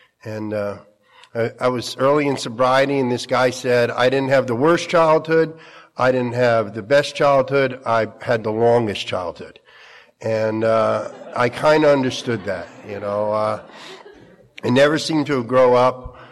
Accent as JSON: {"language": "English", "region": "New Jersey", "country": "United States", "tie": "born there", "said": "I'm one of five children. I was born in New Jersey."}